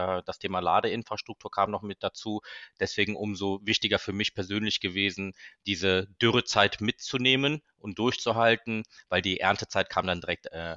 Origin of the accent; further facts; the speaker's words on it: Cologne, North Rhine-Westphalia, Germany; also born or lived in United States; Ich bin gebürtiger Kölner, hier geboren und aufgewachsen, bin 37 Jahre alt